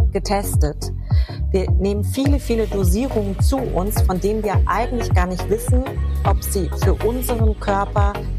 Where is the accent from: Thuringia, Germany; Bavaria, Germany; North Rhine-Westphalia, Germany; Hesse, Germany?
Hesse, Germany; Giessen; Also ich bin in Gießen geboren, ich habe in Gießen studiert, also ich habe Abi gemacht, studiert, ich habe meine Töchter dort bekommen. Also Gießen ist meine Heimat